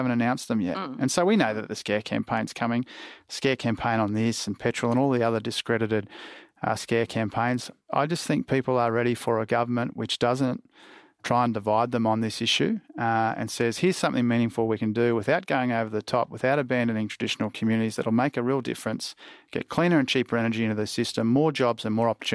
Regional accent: Queensland, Australia; I say this as a Queenslander too, as you know.

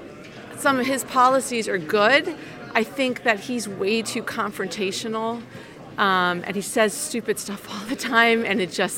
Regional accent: Exeter, New Hampshire, United States; I'm from Exeter, New Hampshire.

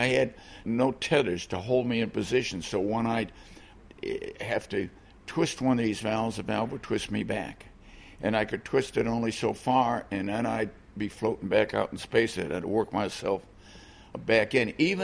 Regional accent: Chicago, Illinois, United States; I grew up in Chicago

